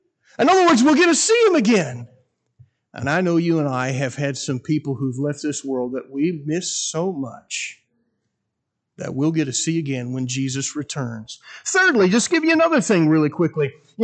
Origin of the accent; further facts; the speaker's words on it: Columbus, United States; I grew up in Columbus where it's flat and you can just see for miles.